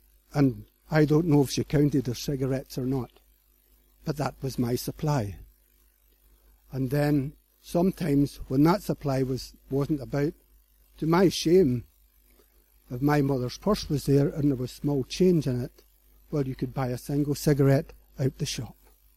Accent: Hamilton, Scotland, United Kingdom; born there; I was born in Scotland, in a place called Hamilton, and a little place called Whitehill.

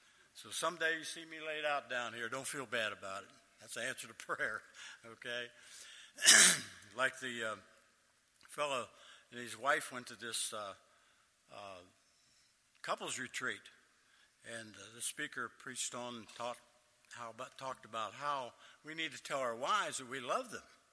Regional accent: Pennsylvania, United States; And we're from Pennsylvania, and we have no desire to go back.

